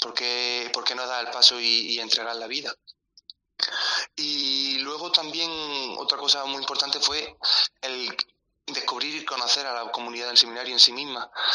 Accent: Albolote, Andalusia, Spain; Yo vengo de Albolote, de un pueblecito de aquí cerca, y bueno, tengo 20 años

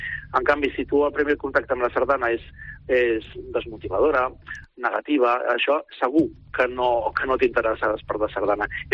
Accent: Premià de Mar, Catalonia, Spain; jo soc de Premià de Mar

